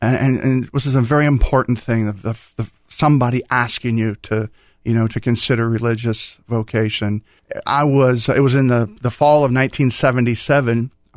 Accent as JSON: {"language": "English", "town": "Danville", "country": "United States", "tie": "born or raised there", "said": "So had quite an exposure to the Catholic culture of, you know, I grew up in Danville. My parents were very involved, and grandparents were very involved in the parish, St. Luke's."}